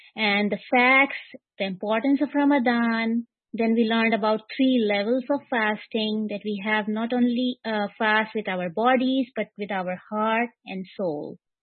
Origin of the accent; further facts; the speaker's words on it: Atlanta, Georgia, United States; I'm also from Atlanta, Georgia.